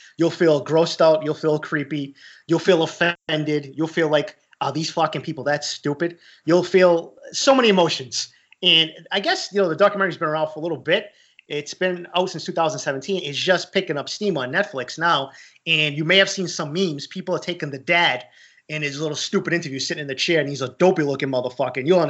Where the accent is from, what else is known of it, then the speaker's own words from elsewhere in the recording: Boston, Massachusetts, United States; I always tell people I am so thankful, not just being born and raised in Boston, but being an East Coast guy.